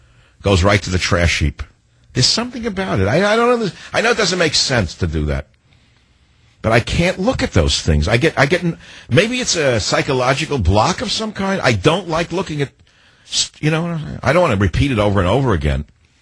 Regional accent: East Coast, United States; I come from the East Coast. I know what construction is.

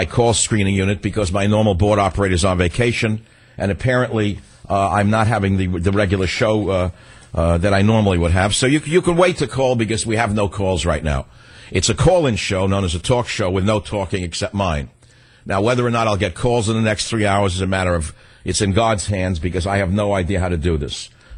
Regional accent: San Francisco, California, United States; My hometown of San Francisco spent $167 million reported in 2014.

